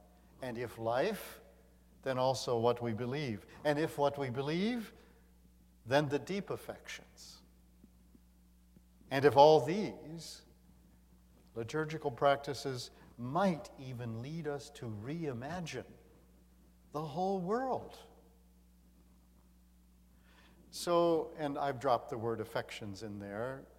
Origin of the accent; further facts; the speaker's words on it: Atlanta, Georgia, United States; I'm from Atlanta. I'm used to someone answering me.